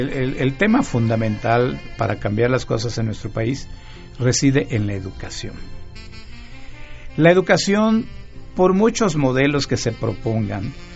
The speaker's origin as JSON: {"language": "Spanish", "region": "Yucatán", "country": "Mexico", "tie": "born or raised there", "said": "yo ya tengo mis 69 años de edad, bien vividos, pero me acuerdo que allá en mi pueblo, en Yucatán, encendíamos las velas"}